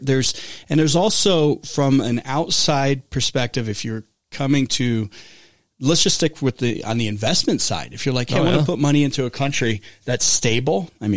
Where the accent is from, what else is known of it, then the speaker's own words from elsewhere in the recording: Arizona, United States; I'm from Arizona.